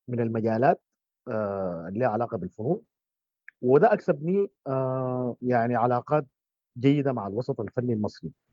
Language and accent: Arabic; Darfur, Sudan; مع انه انا انتمي الى دارفور، يعني انا دارفوري الاصل.